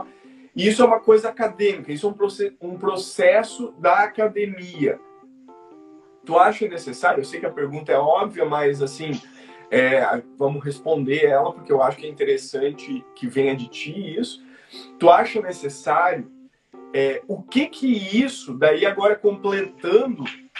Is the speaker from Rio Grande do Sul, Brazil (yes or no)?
yes; Rio Grande do Sul, Brazil; eu sou do interior do Rio Grande do Sul, lá no meio do Rio Grande do Sul, uma cidade no centro, inclusive, do Rio Grande do Sul